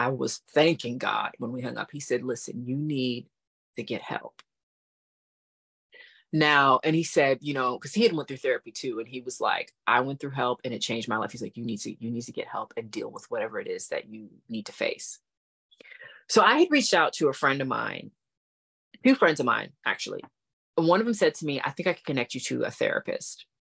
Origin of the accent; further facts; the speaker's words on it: Florida, United States; also born or lived in Massachusetts; He was a business owner in Florida, because I was born in Massachusetts, but I was raised in Florida.